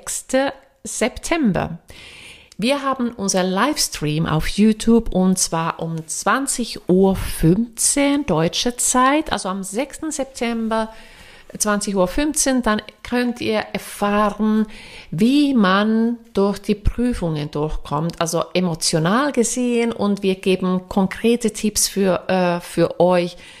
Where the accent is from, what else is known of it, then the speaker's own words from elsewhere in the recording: Finland; born there; German is a second language; ich bin in Finnland geboren und ich arbeite als Lehrerin.